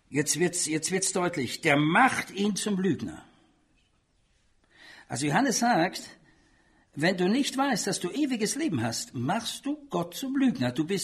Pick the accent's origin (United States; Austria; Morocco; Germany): Austria; ich war im katholischen Erziehungssystem, weil ich bin in Österreich aufgewachsen.